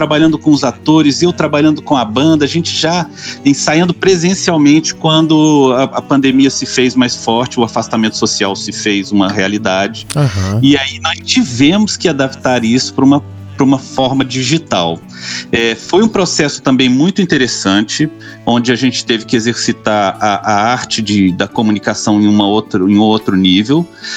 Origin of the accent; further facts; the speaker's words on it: Brasília, Federal District, Brazil; Eu nasci em Brasília, nasci no Cerrado, sempre morei em regiões que tinham o Cerrado à minha volta, né?